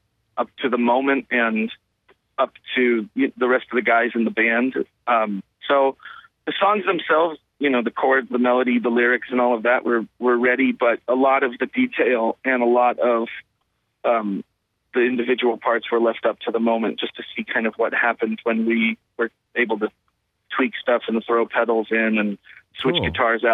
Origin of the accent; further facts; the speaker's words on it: California, United States; now in Rhode Island, United States; No, I live in Rhode Island right now, but I was born outside of San Francisco and I grew up in Southern California.